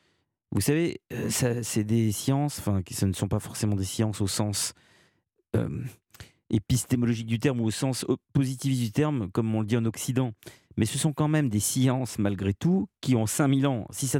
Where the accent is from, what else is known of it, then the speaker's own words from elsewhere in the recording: Orléans, Centre-Val de Loire, France; also born or lived in Nevers; moi je suis né à Nevers, je viens d'Orléans